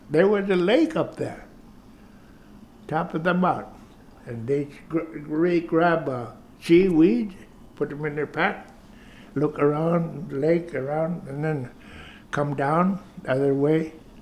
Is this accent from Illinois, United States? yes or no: no; Northeast Cape, Alaska, United States; I was born in St. Lawrence Island, Northeast Cape, Sivak, 1936.